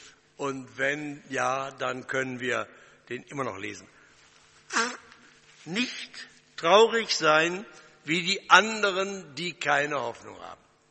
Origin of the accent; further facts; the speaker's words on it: North Rhine-Westphalia, Germany; ich komme aus dem Ruhrgebiet, da kennt man kein Deutsch.